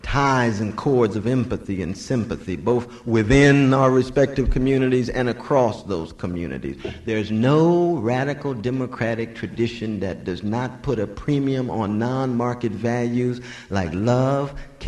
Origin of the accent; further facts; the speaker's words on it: Sacramento, California, United States; When I was growing up in Sacramento, California, we used to slow dance in garages